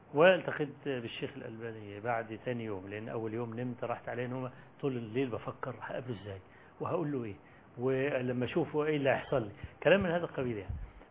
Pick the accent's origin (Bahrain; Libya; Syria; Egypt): Egypt; أنا جاي من مصر مخصوص وأنا طالب علم فقير